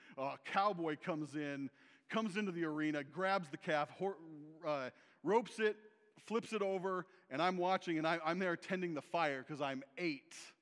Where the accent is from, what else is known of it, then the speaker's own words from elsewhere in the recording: South Dakota, United States; Okay, I grew up in South Dakota.